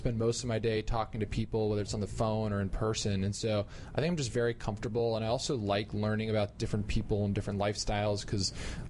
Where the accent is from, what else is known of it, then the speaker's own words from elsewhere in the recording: New Jersey, United States; Monmouth County, New Jersey